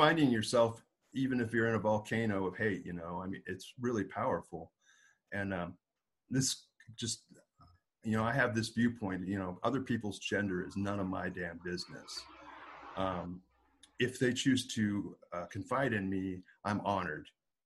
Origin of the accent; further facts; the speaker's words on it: Montana, United States; I grew up in Montana in the 60s, 70s, and part of the 80s.